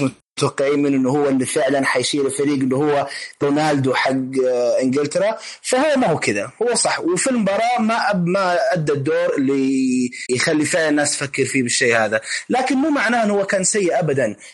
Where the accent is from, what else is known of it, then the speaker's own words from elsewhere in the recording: Mosul, Nineveh, Iraq; أنا موصلي أتفق مع الشاب